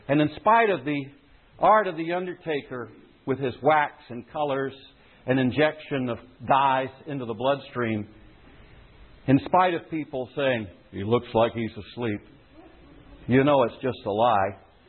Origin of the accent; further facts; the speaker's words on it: United States; You're an American. I'm an American. I love my country. I'm a patriot.